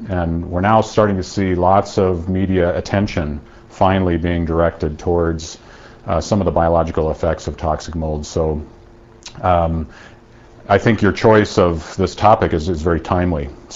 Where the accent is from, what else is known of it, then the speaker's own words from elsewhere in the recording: Tennessee, United States; in Tennessee. This is just in, you know, just so you know, I'm not making this up. This is just in my hometown paper, Thanksgiving Day.